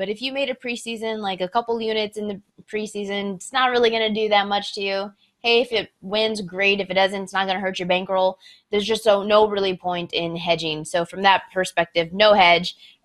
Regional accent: Texas, United States; as a Big 12 girl, born and bred in Texas, it grew up on the Big 12 conference

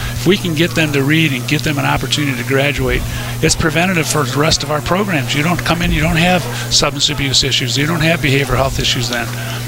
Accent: Detroit, Michigan, United States; I grew up in Detroit, so I'm from a Detroiter

